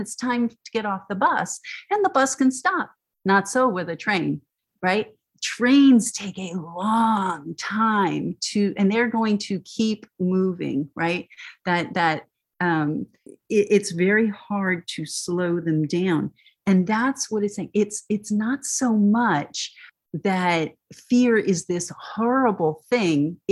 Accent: Texas, United States; When I was a kid, I grew up in Texas, and we would go to the missions, and they'd have these big old looms.

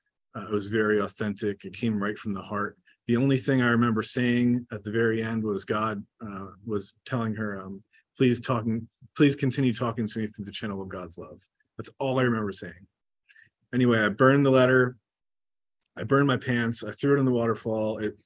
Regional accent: Pennsylvania, United States; now in Maryland, United States; I'm from Pennsylvania. I came here from Maryland.

